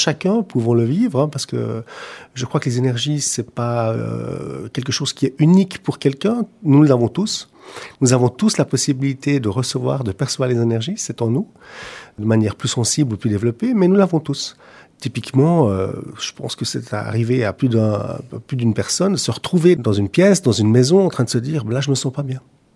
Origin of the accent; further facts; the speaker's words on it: Geneva, Switzerland; J'ai grandi à Genève, je suis arrivé très jeune à Genève, puisque je suis arrivé à l'âge de 2 ans et j'ai fait mes études à Genève.